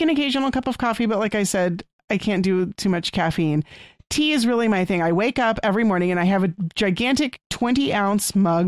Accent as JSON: {"language": "English", "region": "Texas", "country": "United States", "said": "I'm a Texan."}